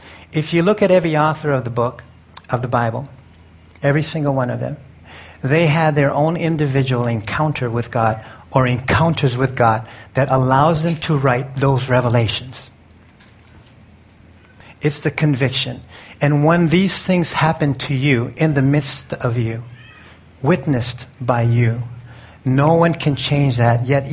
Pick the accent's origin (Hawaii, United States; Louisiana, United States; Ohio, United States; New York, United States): Hawaii, United States; So I'm sitting from Molokai. We're going on a... Molokai is one of our islands. How many of you have been to Hawaii?